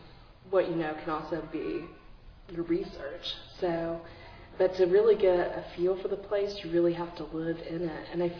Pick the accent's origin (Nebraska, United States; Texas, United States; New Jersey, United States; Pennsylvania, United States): Texas, United States; Rowlett; small town just outside of Dallas. I don't know what the population is of the Dallas-Fort Worth area is, but it's pretty large. I'm from Rowlett. It's considered to be a very tiny town, and I think it's got 40,000 people now